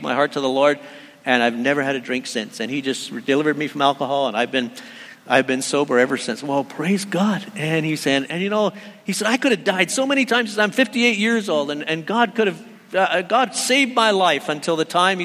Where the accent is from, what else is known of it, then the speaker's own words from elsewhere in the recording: Canada; I'm just not going to be that patriotic as a Canadian.